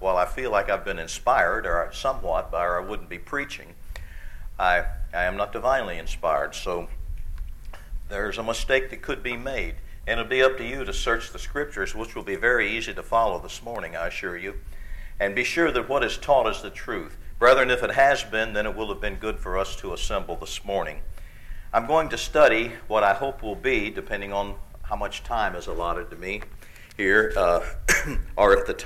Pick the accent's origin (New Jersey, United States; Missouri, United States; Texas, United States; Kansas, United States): Missouri, United States; St. Louis; now in Branson, United States; I'm a city slicker. I'm from St. Louis originally, though I've lived in Branson 26 years exactly.